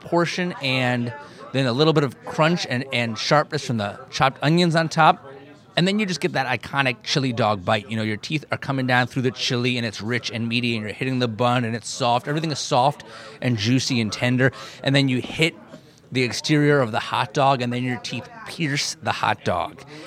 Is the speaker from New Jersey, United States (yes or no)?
yes; New Jersey, United States; because I grew up in New Jersey, and there's a famous hot dog place in New Jersey called Rutt's Hut